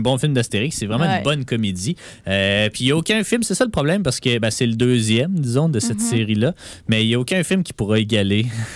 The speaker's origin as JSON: {"language": "French", "region": "Quebec", "country": "Canada", "said": "pas parce que je suis québécois que j'aime le hockey"}